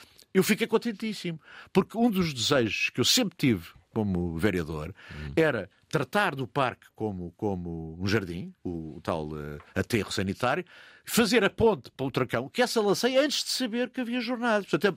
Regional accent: Lisbon, Portugal; E eu sou um menino copo de leite de Alvalade.

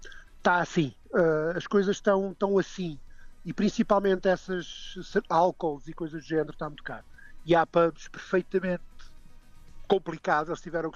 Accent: Portugal; sou português

